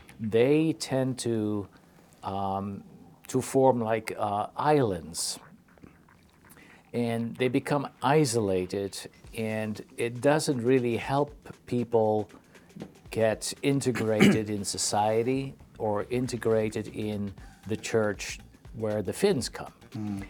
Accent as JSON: {"language": "English", "country": "Netherlands", "second_language": "English", "said": "I come from the Netherlands."}